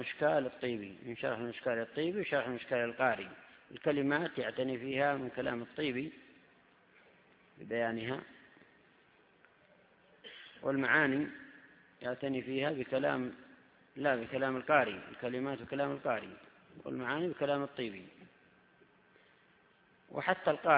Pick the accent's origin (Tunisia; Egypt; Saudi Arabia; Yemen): Yemen; ولا سيما عندنا في اليمن أيضا الكثير